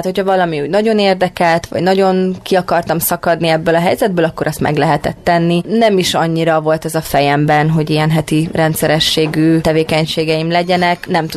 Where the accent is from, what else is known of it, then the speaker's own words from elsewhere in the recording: Kiskunhalas, Bács-Kiskun, Hungary; moved away as an adult; also born or lived in Szeged; now in Budapest, Hungary; Amikor felkerültem Budapestre, akkor nagyon nagy váltásnak éreztem, sokkal nagyobb váltásnak, mint Kiskunhalasról Szegedet, pedig ugye az volt az első olyan lépés, amikor eltávolodtam otthonról.